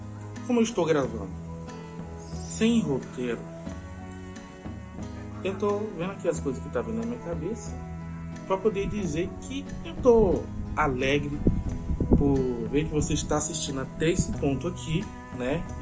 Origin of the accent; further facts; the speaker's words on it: Porto Nacional, Tocantins, Brazil; Eu falo, sou de Porto Nacional, a capital.